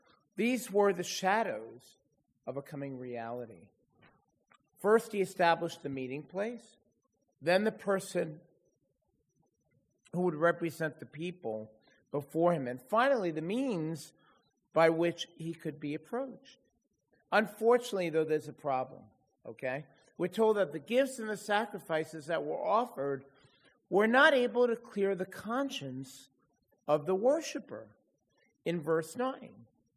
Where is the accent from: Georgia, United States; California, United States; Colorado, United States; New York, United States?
New York, United States; when I was growing up in Judaism as a child in New York